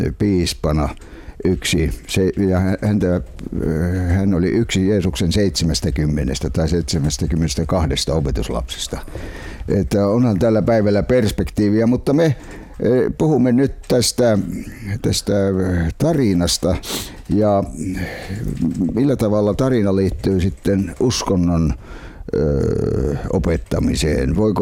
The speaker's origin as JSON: {"language": "Finnish", "region": "Karelia", "country": "Finland", "also_born_or_lived": "Savo", "said": "kyllä siellä Karjalassa ja Savossa, mistä me olemme lähtöisin"}